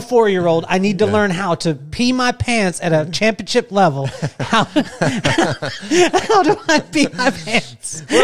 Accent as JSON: {"language": "English", "country": "United States", "said": "the fact that you're from Australia and I'm from America."}